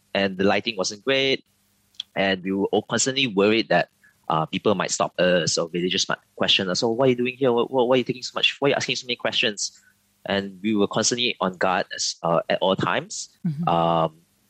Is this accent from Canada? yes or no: no; Kuching, Sarawak, Malaysia; because I'm actually from Kuching, Sarawak myself. I was born there.